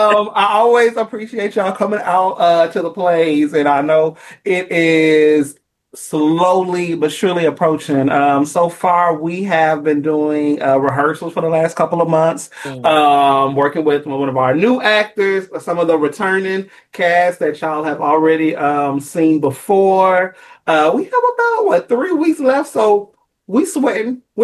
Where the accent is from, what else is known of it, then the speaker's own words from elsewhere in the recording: Memphis, Tennessee, United States; now in Washington, United States; I'm a Scorpio. I am originally from Memphis. I have been in DC for about 7 years.